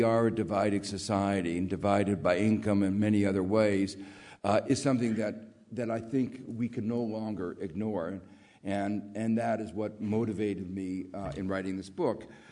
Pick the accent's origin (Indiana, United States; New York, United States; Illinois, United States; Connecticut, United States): Indiana, United States; Gary; I grew up in Gary, Indiana, which is, I'm glad you were.